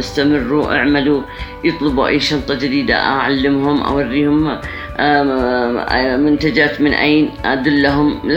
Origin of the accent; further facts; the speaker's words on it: Aden, Yemen; بس أنا عدني يعني ما رضيت للخارج، من خارج اليمن